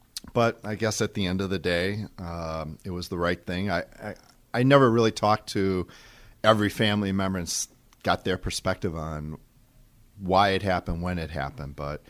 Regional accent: Fox Point, Wisconsin, United States; The only thing that was interesting is I grew up in Fox Point. I grew up a minute or two from the rink that was when what is now the Jewish Community Center was university school.

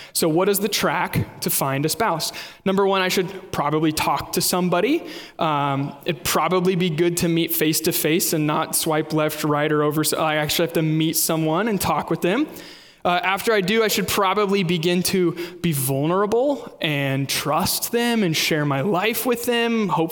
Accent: Kansas, United States; Are you ready? I'm from Kansas. My wife and I lived in Kansas City.

